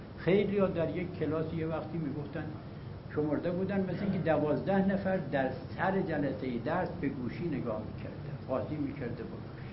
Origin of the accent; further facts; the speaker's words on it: Hamadan, Iran; از ده آمدم به همدان سال 43، اول که رسیدم اونجا 53 روز ماندم به ده اصلا نرفتم.